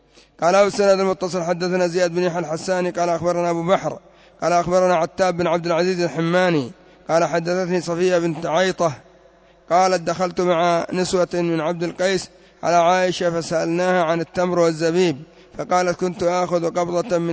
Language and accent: Arabic; Yemen; مثل عندنا في اليمن كثير الآن لا يتورع عن القات